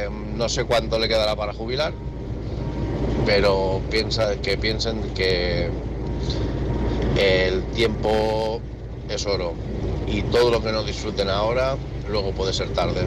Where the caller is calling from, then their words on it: Lleida, Catalonia, Spain; de Lleida